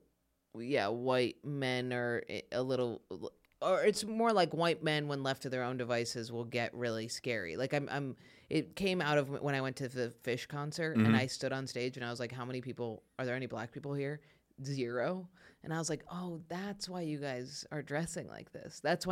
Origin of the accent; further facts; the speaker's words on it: Ithaca, New York, United States; she like is we're from Ithaca where it's so white.